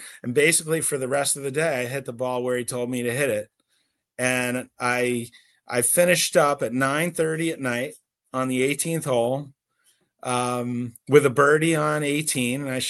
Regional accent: Northeast, United States; I mean, I'm from the Northeast, so the easy answer is bent grass.

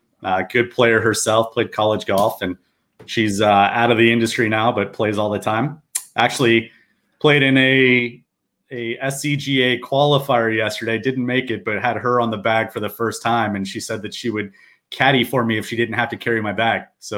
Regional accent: California, United States; I grew up in Southern California. It's funny how the world works and how I ended up in the golf industry and back in Southern California.

